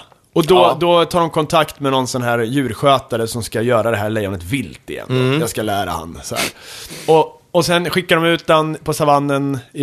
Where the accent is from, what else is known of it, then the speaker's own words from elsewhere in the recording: Sweden; Så här, ja, men jag är från Sverige liksom.